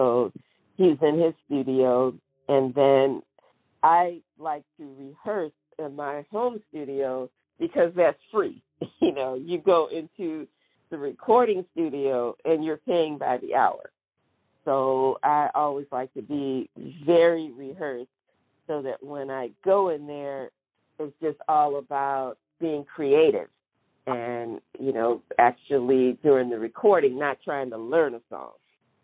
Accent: South Carolina, United States; I'm originally from South Carolina

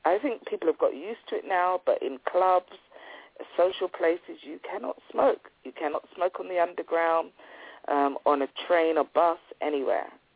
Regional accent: Jamaica; now in United Kingdom; And I had a similar experience when I went to Jamaica, because I'm from Jamaica.

